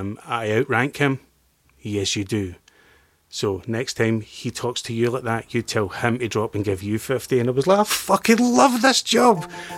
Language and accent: English; Scotland, United Kingdom; accent: Scottish; I was so paranoid about my accent. That was the thing that took all the other worries away for a lot of it, you know, was just panicking that everybody that saw it was going to see straight through me and go, like, what the fuck is that Scottish guy